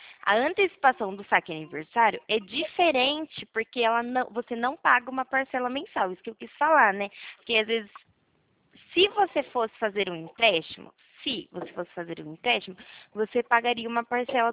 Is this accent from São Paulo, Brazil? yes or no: yes; São Paulo, Brazil; Eu sou de São Paulo